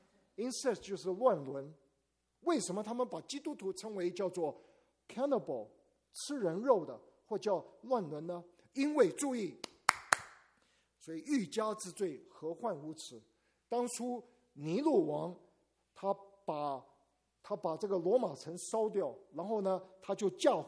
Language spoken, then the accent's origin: Chinese; Taiwan; 咱们都是中国人，虽然你国内大陆来的，我台湾来的，咱们都是中国人